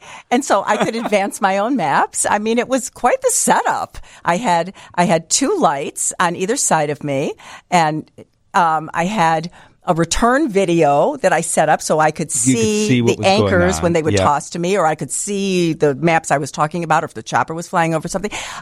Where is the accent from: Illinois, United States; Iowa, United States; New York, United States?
Illinois, United States; Niles; I'm very local. I grew up in Niles, and I started at Western Illinois University, but then I transferred to Columbia when I really decided I wanted to go into radio.